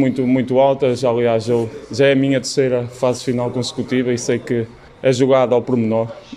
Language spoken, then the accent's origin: Portuguese; Norte, Portugal; sou cá do Norte, também sou de uma vila pescatória